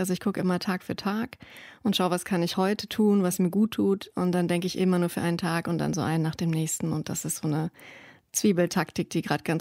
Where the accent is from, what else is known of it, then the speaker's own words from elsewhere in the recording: Hesse, Germany; now in Hildesheim, Germany; Nee, ich bin im Rhein-Main-Gebiet, in meiner alten Heimat, eben bei dem Freund zu Besuch.